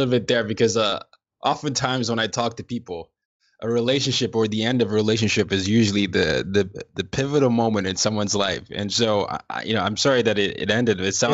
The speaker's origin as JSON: {"language": "English", "region": "Lagos", "country": "Nigeria", "lives_now": "New York City, United States", "said": "I mean, I'm from Lagos, Nigeria, and so chaos is our middle name."}